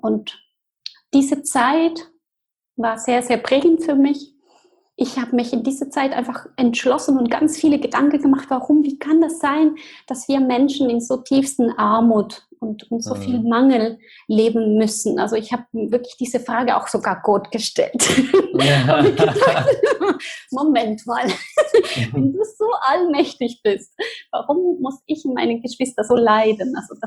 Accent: Argentina; German is a second language; Ich bin in Argentinien geboren, in eine ganz wunderschöne Familie.

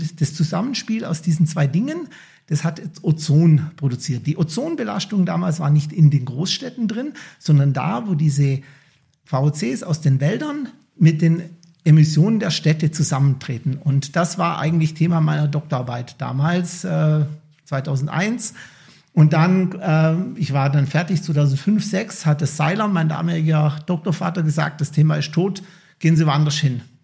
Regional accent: Baden-Württemberg, Germany; ich bin am Bodensee aufgewachsen, auf einem Bauernhof

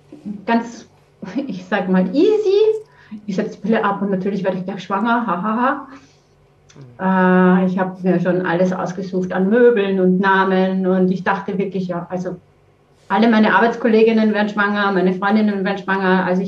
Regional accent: Vienna, Austria; moved away as an adult; now in Heimenkirch, Germany; Ich komme ursprünglich aus Wien, bin in Wien geboren und aufgewachsen und bin dann über die Liebe nach Deutschland gekommen vor über 20 Jahren und wohne jetzt und wirke und arbeite im Allgäu, also ganz im Süden von Deutschland, in Heimenkirch.

